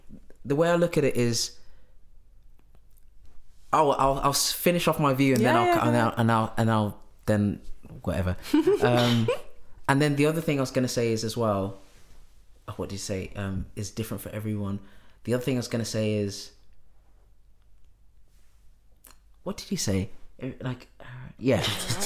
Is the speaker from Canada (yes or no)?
no; South Africa; being South African Sotho